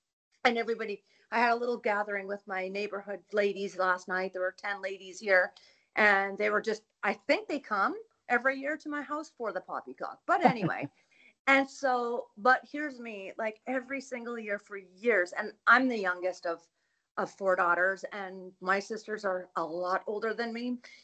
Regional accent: Northern Canada, Canada; So I came from a very, very big family. I'm actually from Northern Canada.

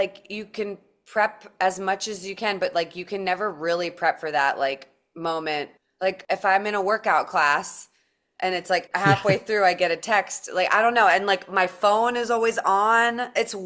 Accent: Maryland, United States; We had a long time at the Kennedy Center, which is great because that's home for me. I'm from Maryland. And so I had a long drive home.

